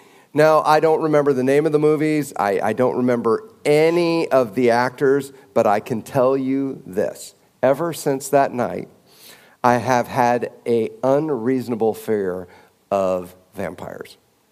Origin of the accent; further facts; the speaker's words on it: Lynden, Washington, United States; on Birch Bay Linden Road, where I grew up. I grew up in Linden, Washington